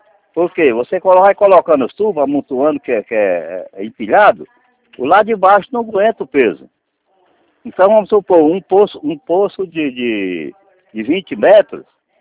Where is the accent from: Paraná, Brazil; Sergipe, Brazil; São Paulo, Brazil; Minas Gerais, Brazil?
São Paulo, Brazil; now in Itatiba, Brazil; Não, eu vim para cá, que eu sou de São Paulo.